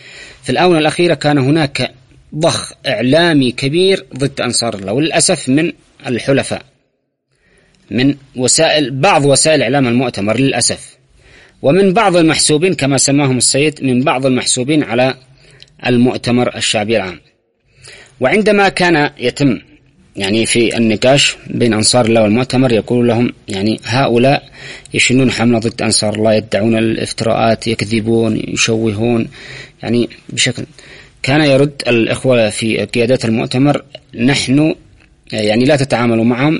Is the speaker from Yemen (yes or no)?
yes; Yemen; هو سعودي مش إحنا اليمنيين،